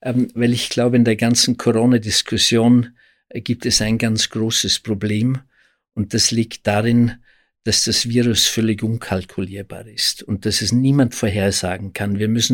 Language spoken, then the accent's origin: German; Austria; ist es zu einer psychischen Störung erklärt worden, bei uns in Österreich